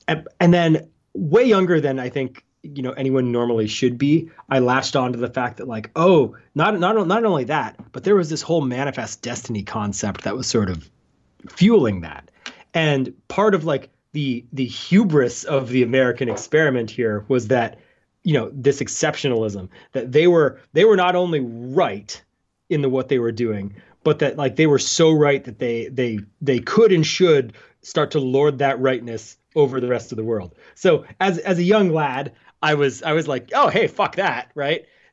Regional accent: Canada; So I grow up, I am in a Canadian border town and I grow up in a Italian Catholic household.

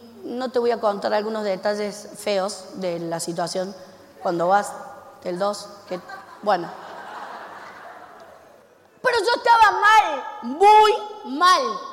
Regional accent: Córdoba, Argentina; De acá, de Córdoba.

